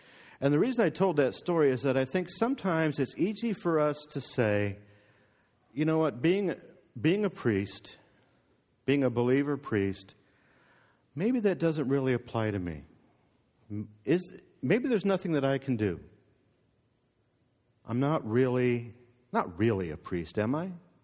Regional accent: Port Colborne, Ontario, Canada; Actually, I'm from Port Colborne. We consider St. Catharines to be a big city.

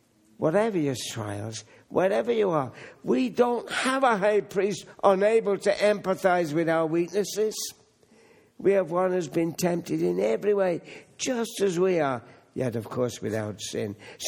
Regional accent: Hamilton, Ontario, Canada; I come from Hamilton

